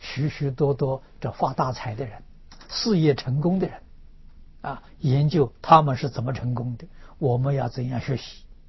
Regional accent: China; 我们中国人常讲，他命里头有财库啊。

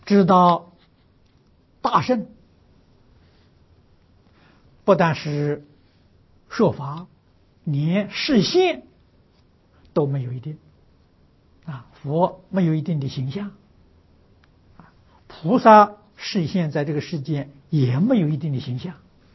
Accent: China

